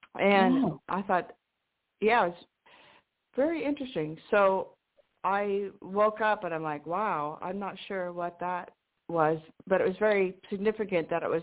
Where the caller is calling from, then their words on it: Washington, United States; in Washington State.